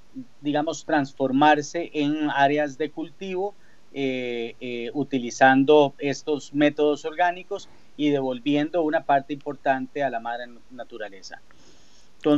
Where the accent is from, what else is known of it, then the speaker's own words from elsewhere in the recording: Costa Rica; me encontré que no había muchas alternativas en mi país, en Costa Rica.